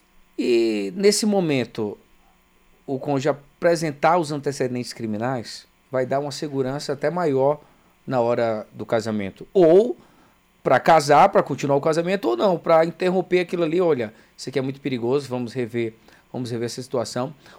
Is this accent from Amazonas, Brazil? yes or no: yes; Amazonas, Brazil; Eu sou lá do estado do Amazonas